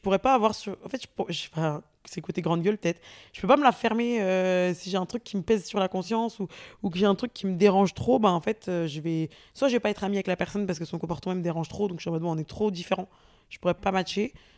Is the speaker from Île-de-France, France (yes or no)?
yes; Paris, Île-de-France, France; on a grandi, enfin, on vit à Paris.